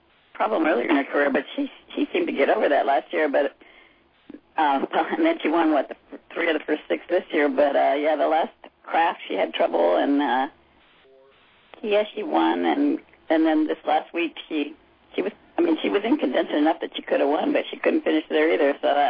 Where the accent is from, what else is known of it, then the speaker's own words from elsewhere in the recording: Hawaii, United States; Yeah, but we're also from Hawaii, and we're used to playing in this kind of, as strong as it was, that's, fairly common for us.